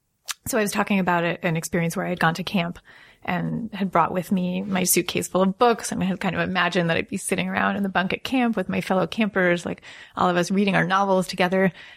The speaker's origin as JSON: {"language": "English", "region": "New York", "country": "United States", "tie": "born or raised there", "said": "I grew up in Long Island."}